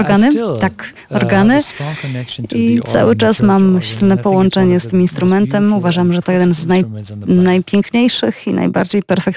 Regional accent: Germany; Polish is a second language; moved away; tam, gdzie skąd pochodzę, w Niemczech, to jest dość dobrze znane, że dorastałem w kościele katolickim i moje dzieciństwo i młodość było naznaczone akurat tym faktem.

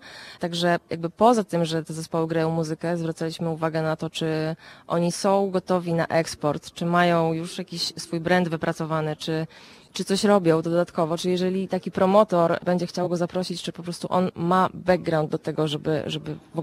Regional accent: Wrocław, Lower Silesian Voivodeship, Poland; ponieważ jestem z Wrocławia, marzyło mi się, żeby zrobić to we Wrocławiu

